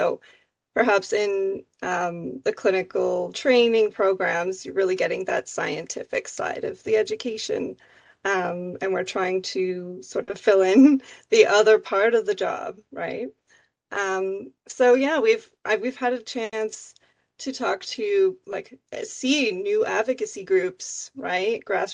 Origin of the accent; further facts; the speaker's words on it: Canada; this was one of the main issues that I learned about as a Canadian.